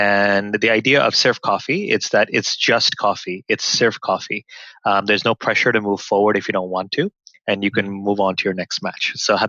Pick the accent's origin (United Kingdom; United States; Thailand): Thailand; We both, we're Sindhis. We grew up in Thailand.